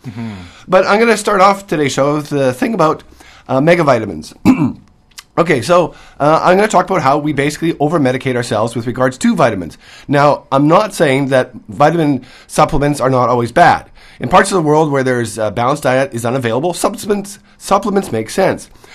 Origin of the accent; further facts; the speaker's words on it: Canada; as a Canadian.